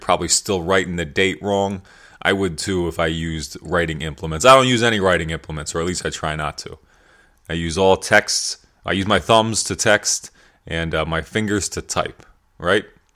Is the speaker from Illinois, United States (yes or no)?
no; York, Pennsylvania, United States; I grew up in York, Pennsylvania.